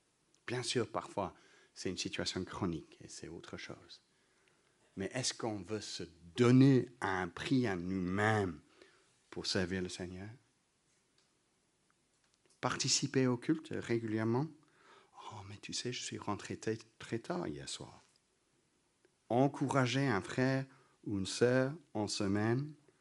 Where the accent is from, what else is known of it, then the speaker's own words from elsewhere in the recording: England, United Kingdom; J'ai rien contre le thé, je suis anglais, après tout, j'aime le thé.